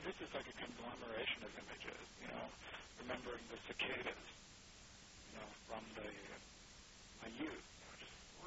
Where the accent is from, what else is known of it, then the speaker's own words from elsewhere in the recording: Ohio, United States; Growing up in Ohio.